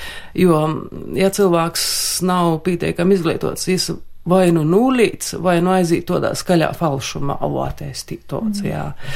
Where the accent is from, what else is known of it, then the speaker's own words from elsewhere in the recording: Latgale, Latvia; accent: Latgalian; un es pati arī runāju latgaliski, un arī es arī dažkārt runāju latgaliski darbā